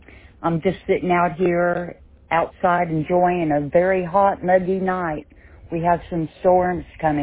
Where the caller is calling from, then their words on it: Gatesville, Texas, United States; I'm talking to you from Gatesville, Texas, Central Texas, right off of Interstate 35.